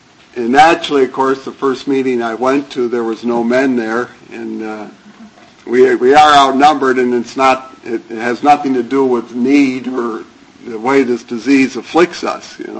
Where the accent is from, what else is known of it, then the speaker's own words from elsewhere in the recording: Cleveland, Ohio, United States; born there; moved away; also born or lived in New York City / Albany / Buffalo; I was born in 1951 in Cleveland, Ohio. I'll let you do the math.